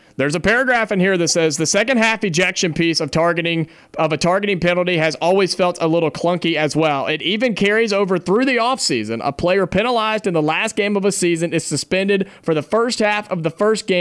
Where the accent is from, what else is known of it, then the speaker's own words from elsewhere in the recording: Ohio, United States; I grew up in Ohio for a long time, and all of my friends are Ohio State fans